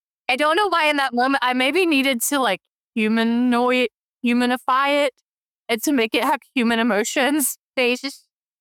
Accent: Georgia, United States; I got a PhD in how to talk. I'm from Georgia.

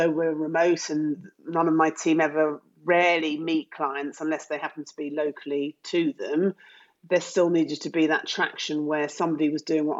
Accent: Tunbridge Wells, South East England, United Kingdom; she is going to be launching with in my hometown of Tunbridge Wells. So she's going to be in Kent.

